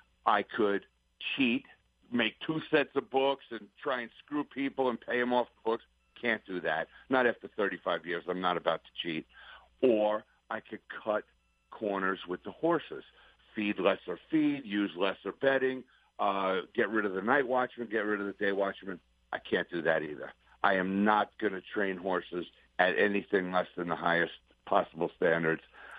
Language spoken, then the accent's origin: English; New York, United States; I mean, I'm a New Yorker born and raised. I bleed New York racing my whole life.